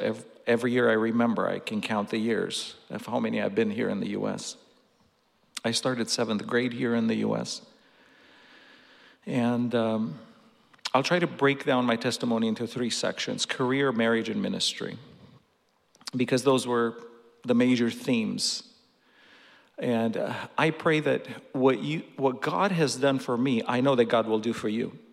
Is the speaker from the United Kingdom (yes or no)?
no; Romania; moved away; But I grew up in Romania. I grew up in church.